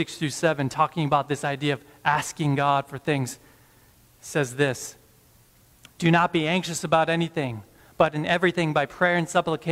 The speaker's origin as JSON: {"language": "English", "country": "United States", "said": "And I have to really catch myself as an American not to say, oh, please or thank you to my Chinese friends"}